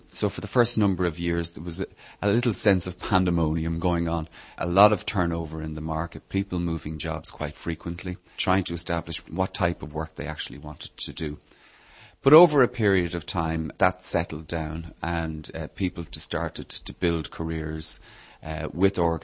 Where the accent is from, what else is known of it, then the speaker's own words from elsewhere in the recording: Dublin, Leinster, Ireland; now in Prague, Czech Republic; I come from Dublin in Ireland